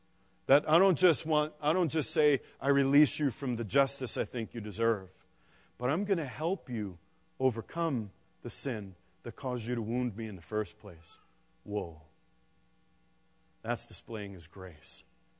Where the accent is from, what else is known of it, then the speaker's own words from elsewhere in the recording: New York, United States; And I'm from New York, so that's just what it's like in there.